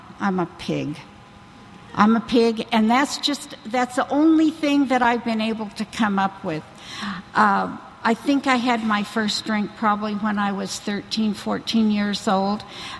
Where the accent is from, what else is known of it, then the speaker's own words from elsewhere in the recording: Portland, Oregon, United States; born there; I was born in Portland, Oregon. I'm an only child